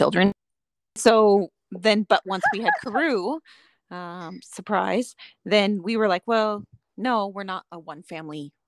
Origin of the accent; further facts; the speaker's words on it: Wisconsin, United States; They complain when we're from Wisconsin, so there's good milk in Wisconsin